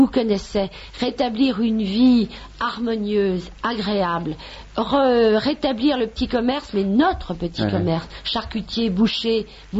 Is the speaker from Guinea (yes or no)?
no; Paris, Île-de-France, France; Je suis née à Paris. J'y ai passé une très grande partie de ma vie. Et j'ai quitté Paris